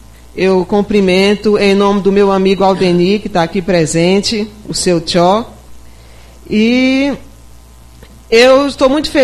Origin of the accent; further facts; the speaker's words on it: Guadalupe, Piauí, Brazil; Sou de Guadalupe, moro há muitos anos e sempre escuto a mesma coisa.